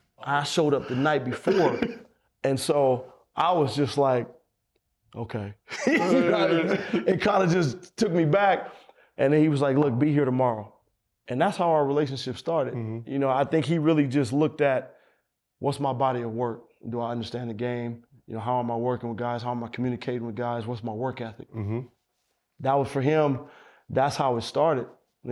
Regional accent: Oakland, California, United States; And, you know, I'm from Oakland.

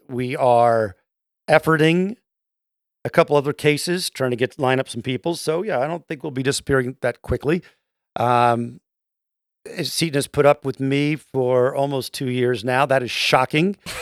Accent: Sweden; I'm from Sweden, so I just wanted to let you know here my take on the motive.

